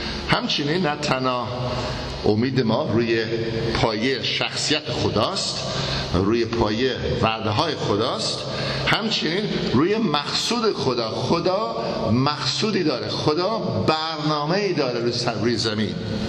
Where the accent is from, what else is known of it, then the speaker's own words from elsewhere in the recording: Tabriz, East Azerbaijan, Iran; به خاطر که بچه تبریزم از سگ بدم میاد